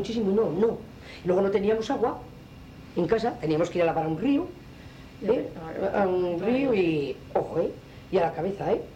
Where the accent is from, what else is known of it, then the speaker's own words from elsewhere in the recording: La Rioja, Spain; Es que los que somos de La Rioja nos pertenece a Zaragoza.